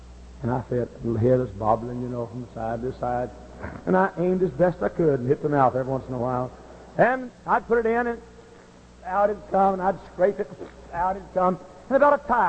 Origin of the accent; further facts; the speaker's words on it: Texas, United States; I spoke to her, being from Texas. I was born and reared in the Holy Land near Dallas and Fort Worth.